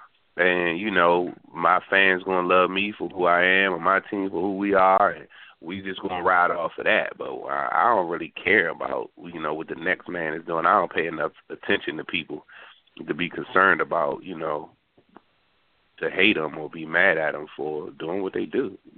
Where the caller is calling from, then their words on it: Virginia, United States; We're calling out of the DMV, Washington Metropolitan Area, VA, 2 up, 2 down.